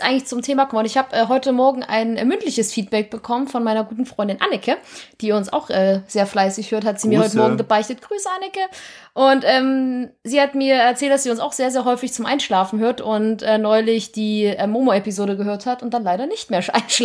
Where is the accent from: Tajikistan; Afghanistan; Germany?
Germany; East Germany; ich komme aus dem Osten